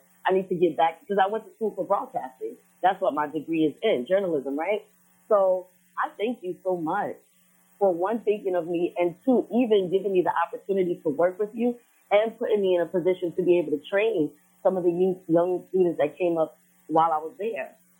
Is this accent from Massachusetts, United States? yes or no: no; East Orange, New Jersey, United States; also born or lived in Guyana; I am a native of East Orange, New Jersey.